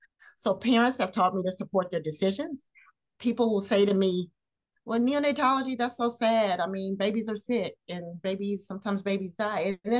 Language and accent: English; the South, United States; I grew up in the South, I grew up in the church, and I'm a Christian